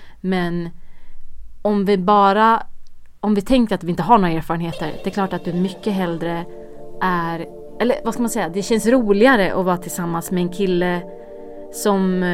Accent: Uddevalla, Västra Götaland County, Sweden; Vi var i Uppsala på final. Även fast vi är från Uddevalla, liksom.

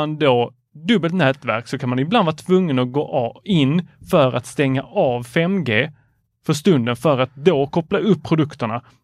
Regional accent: Lund, Skåne, Sweden; det är väl ingen här som har missat att jag är från Lund.

